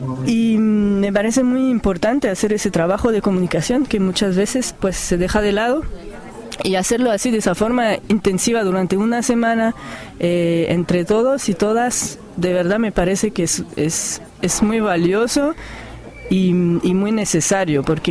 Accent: France; now in Cali, Colombia; Pues yo vivo en Cali en este momento, pero soy de Francia. Y bueno, la verdad yo llevo relativamente poco aquí en Colombia, desde febrero.

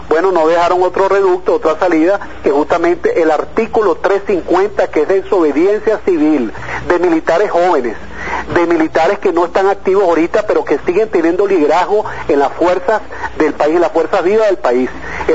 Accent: Venezuela; nosotros los hijos que somos los venezolanos

